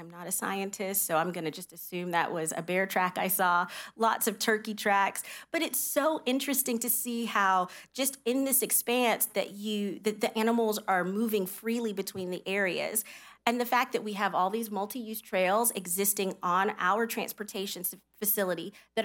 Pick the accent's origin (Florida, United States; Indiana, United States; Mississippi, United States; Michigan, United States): Florida, United States; I am from Polk County, so I'm very proud to talk about the I-4 and State Road 557 underpass that's in Polk County